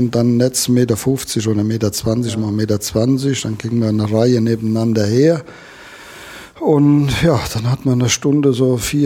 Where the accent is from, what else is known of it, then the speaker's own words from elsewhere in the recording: Steinwinger, Germany; ich bin in Steinwinger zur Schule gegangen, wo ich auch geboren bin